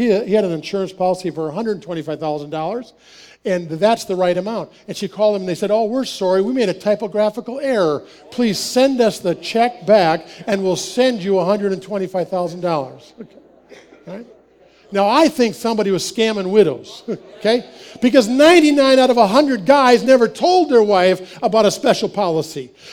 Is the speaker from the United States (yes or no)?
yes; Wisconsin, United States; And I'm from Wisconsin where there's deer like walk the woods and stuff like that.